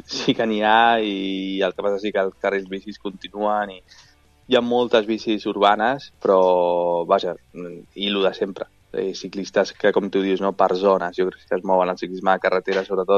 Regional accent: Castelldefels, Catalonia, Spain; a Catalunya en concret, jo soc de Castelldefels

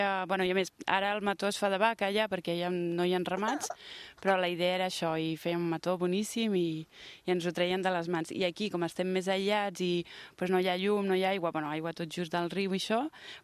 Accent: Barcelona, Catalonia, Spain; also born or lived in France; Jo sóc originària de França, però diguem que m'he criat a Barcelona. Per tant, als 5 anys meus pares van venir a viure a Barcelona i ara fa 10 anys que sóc a camp.

